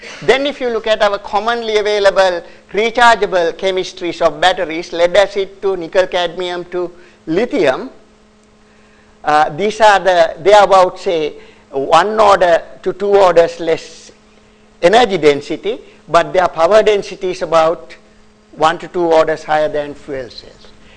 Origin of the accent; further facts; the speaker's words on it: Sri Lanka; when I was back home in my home country, Sri Lanka